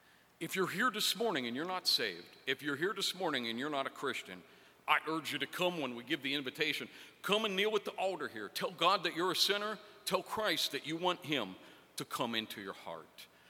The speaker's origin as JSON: {"language": "English", "region": "Pennsylvania", "country": "United States", "tie": "born or raised there", "said": "I'm Scotch-Irish. I grew up in Western Pennsylvania. My family was largely steel workers, working in glass plants and glass factories."}